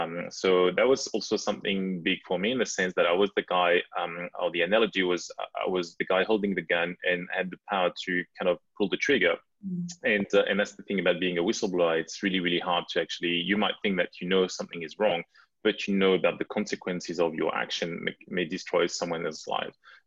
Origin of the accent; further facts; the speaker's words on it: France; accent: French; English is a second language; now in Australia; So you may have picked up my lovely French accent, and I'm a Frozy, so French Australian. I've lived in Australia for 13 years, but at the time, you know, I still had my French accent